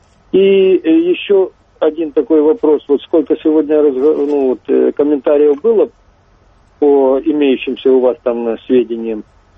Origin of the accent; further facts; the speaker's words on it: Ukraine; now in Moscow, Russia; я украинец, звоню из Москвы, здесь работаю.